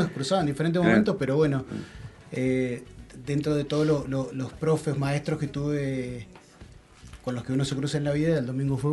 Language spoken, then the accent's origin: Spanish; San Martín, Mendoza, Argentina; Yo no soy oriundo de acá, soy de San Martín, de acá de Mendoza